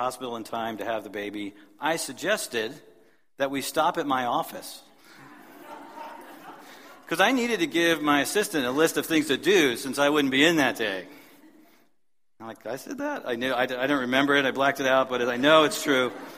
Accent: Pennsylvania, United States; But I'm from a special part of Pennsylvania. It's the border between the Philly metro area and the interior of Pennsylvania, which some of you know is affectionately called Pennsyltucky.

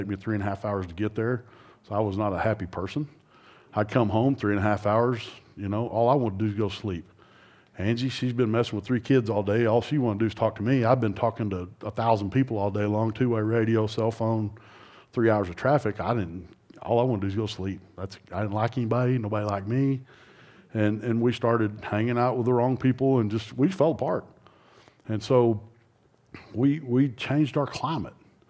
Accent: Hereford, Texas, United States; So I came from Hereford, Texas.

